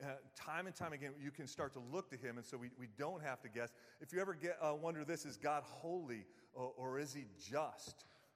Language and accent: English; New York, United States; I'm like, hi, I'm a pastor from New York, and we're just here to see what you're doing.